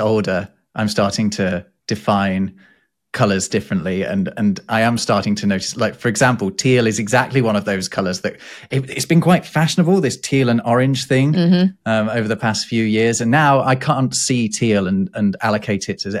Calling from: Germany; Yeah, and I'm speaking from Germany, where it's schwarz.

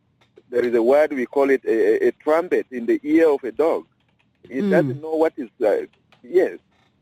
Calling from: Yambio, Western Equatoria, South Sudan; calling from Yambio.

